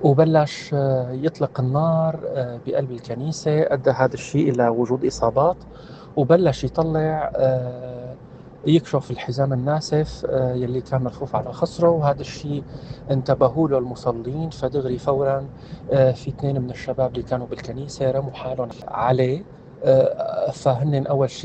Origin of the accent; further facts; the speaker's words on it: Syria; ونحن هون ما عم نحكي عن أنفسنا كمسيحيين، برجع بقول عم نحكي عن مواطنين سوريين، لأنه نحن كسوريين جميعا